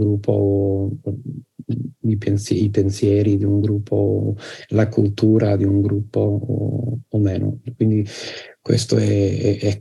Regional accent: Liverpool, North West England, United Kingdom; accent: Scouse; first language English; Italian is a second language; il mio dialetto di inglese è Scouse, è il dialetto di Liverpool, quindi questo è il primo dialetto che ho imparato da bambino, e poi ho imparato anche a parlare un inglese più standardizzato

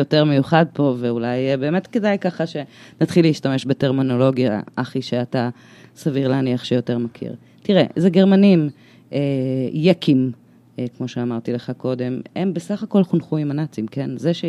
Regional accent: Central District, Israel; אני מגיעה ממקום, ממושב.

